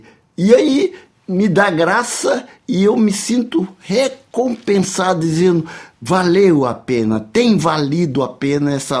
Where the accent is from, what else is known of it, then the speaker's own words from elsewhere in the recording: Bahia, Brazil; Eu sou baiano, né?